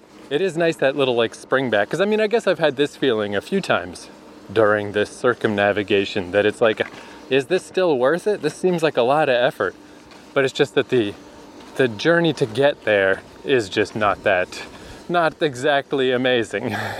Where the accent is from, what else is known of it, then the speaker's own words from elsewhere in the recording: Eastern Canada, Canada; Maybe it's because I'm from Eastern Canada.